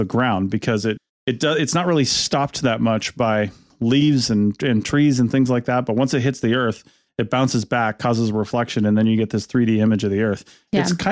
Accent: Washington, United States; So I grew up in Washington and there's apples really only in one major area.

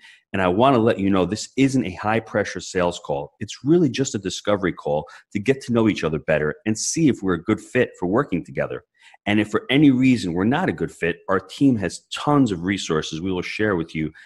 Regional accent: Northeast, United States; because I come from the Northeast where you're on the Hutchinson River Parkway, you get a half inch of rain, you're stuck in freaking flooding.

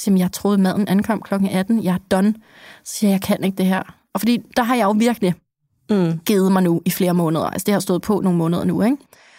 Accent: Copenhagen, Capital Region, Denmark; Det er jo bare som københavner, som også der har 5 låse på døren.

